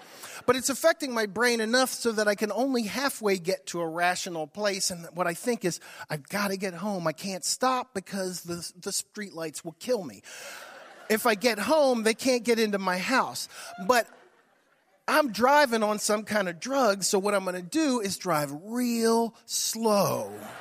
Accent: Maryland, United States; And I know that sounds like a snob because I grew up in Howard County

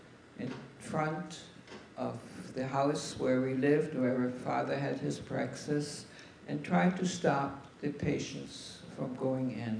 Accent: Saxony, Germany; English is a second language; I was born in Germany in a small town outside the city of Leipzig, Saxony, about 6 miles from there.

